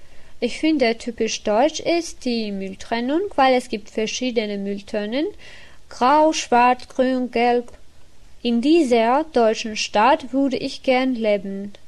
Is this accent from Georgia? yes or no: yes; Georgia; German is a second language; Ich komme aus Georgien. Ich bin 23 Jahre alt.